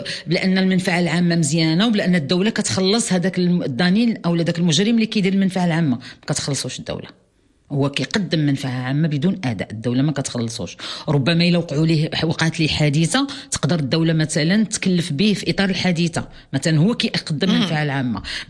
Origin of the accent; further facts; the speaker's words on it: Morocco; والواحد احنا مغاربة، الواحد يطلب السلامة